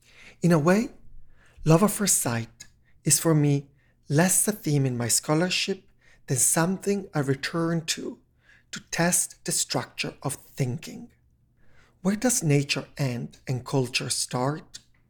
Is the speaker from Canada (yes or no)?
no; Italy; I grew up in Italy, a country that has turned the idea that walking into the world and meeting love from everyone, everywhere, is an actual thing.